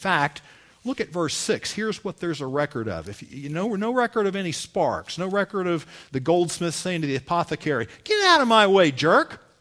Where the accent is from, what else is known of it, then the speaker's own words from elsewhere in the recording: the South, United States; I always enjoy being in the North, if for no other reason than I'm from the South.